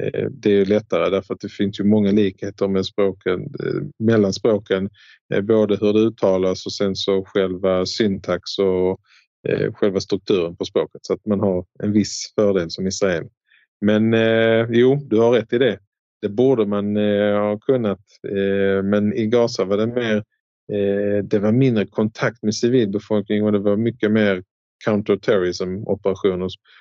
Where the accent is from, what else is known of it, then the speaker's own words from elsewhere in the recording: Sweden; och som svensk förstår man ju lite norska och danska.